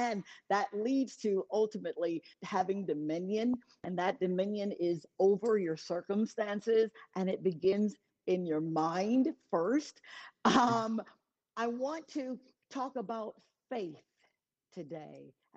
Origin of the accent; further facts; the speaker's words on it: Columbus, Mississippi, United States; I'm in Columbus, my hometown of Mississippi.